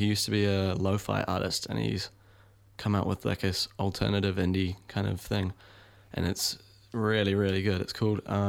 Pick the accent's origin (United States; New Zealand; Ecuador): New Zealand; Tauranga, Bay of Plenty; moved away as an adult; now in Wellington, New Zealand; I came from Tauranga originally